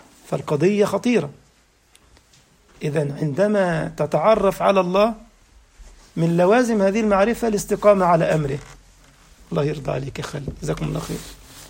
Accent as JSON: {"language": "Arabic", "country": "Egypt", "said": "كنت أعمل معلما منذ زمن بعيد في بعض المدارس في مصر،"}